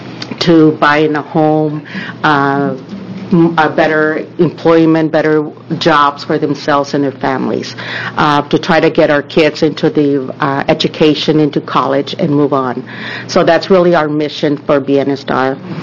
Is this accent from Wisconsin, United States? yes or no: no; Cornelius, Oregon, United States; also born or lived in Texas; from Cornelius, Oregon.